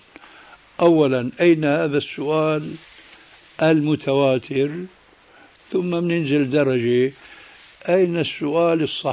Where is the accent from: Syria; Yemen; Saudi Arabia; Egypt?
Syria; كما يقولون عندنا في الشام